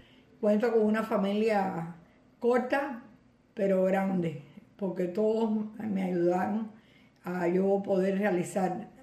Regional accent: Cuba; Cubana, y yo me siento cubana 100%.

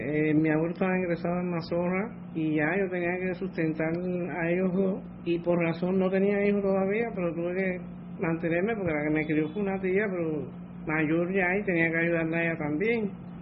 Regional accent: Havana, Cuba; born there; also born or lived in Santiago de Cuba; Yo nací aquí en La Habana, pero tuve que ir allá, que fue cuando se enfermaron mi abuelo, a cuidarlo.

